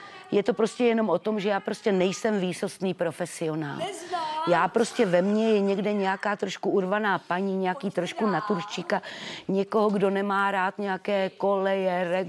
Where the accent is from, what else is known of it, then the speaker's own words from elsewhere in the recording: Třebíč, Vysočina Region, Czechia; born there; já jsem se narodila v Třebíči a máme Třebíč Borovina.